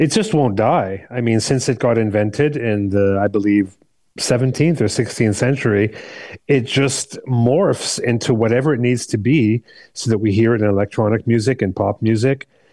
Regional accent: Montreal, Quebec, Canada; I grew up in Montreal, so there was always the shadow of French culture.

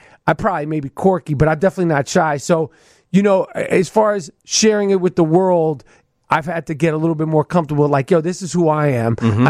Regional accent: New York, United States; born or raised there

